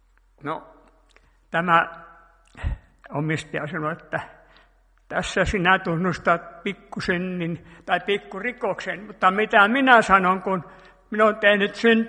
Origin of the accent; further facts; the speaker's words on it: Sweden; Kun mä olin pikkupoikana siellä Ruotsissa ja me kerättiin joulukuusia niin kuin keväällä sitten niin kuin Ruotsissa siellä, missä mä olin silloin